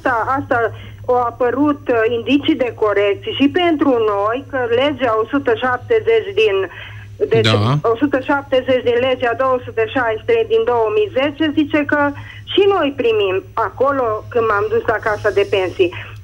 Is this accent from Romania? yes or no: yes; Zalău, Sălaj County, Romania; Sunt din Zalău.